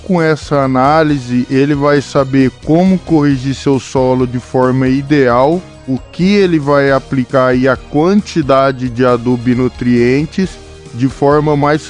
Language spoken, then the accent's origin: Portuguese; Tupã, São Paulo, Brazil; tenho 22 anos, sou de Tupã, São Paulo, universitário da UEMP aqui de Bandeirantes e estou no quarto ano de agronomia.